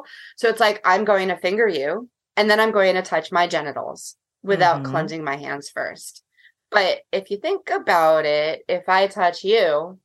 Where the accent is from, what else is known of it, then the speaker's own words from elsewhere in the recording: New York, United States; I'm a New Yorker and my wife's a Californian.